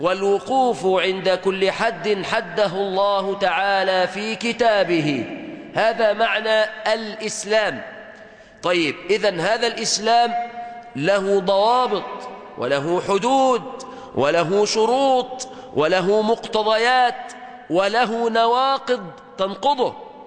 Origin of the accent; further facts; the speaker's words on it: Egypt; بلادنا مصر